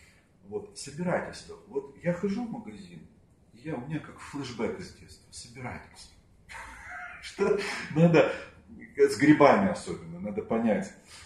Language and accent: Russian; Far East, Russia; я вырос на Дальнем Востоке, у нас мало было развлечений